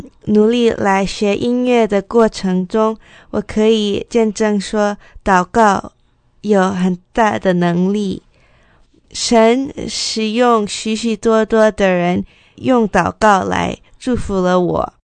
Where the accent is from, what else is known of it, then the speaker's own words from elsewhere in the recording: Vancouver, British Columbia, Canada; 对，我是从温哥华加拿大来的。